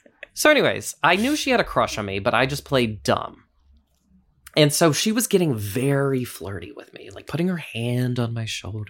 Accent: Roanoke, Virginia, United States; We went to this bar called Metro in my hometown, and I absolutely loved it.

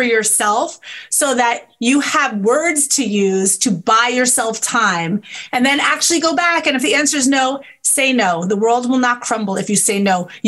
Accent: Brooklyn, New York, United States; also born or lived in Staten Island; I am from Brooklyn and Staten Island.

